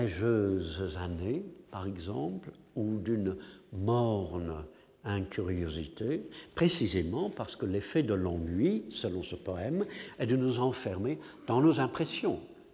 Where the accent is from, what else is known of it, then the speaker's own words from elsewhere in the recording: England, United Kingdom; Et après tout, puisque je suis anglais, peut-être que je suis sensible à ce genre d'effet.